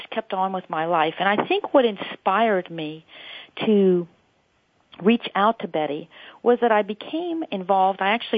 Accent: Baltimore, Maryland, United States; now in Virginia, United States; And I remember I grew up actually in Baltimore, Maryland, but my father's family was from Virginia

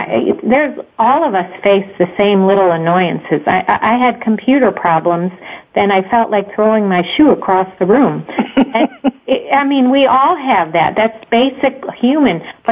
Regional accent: Chicago, Illinois, United States; We're Irish Catholic family from the south side of Chicago.

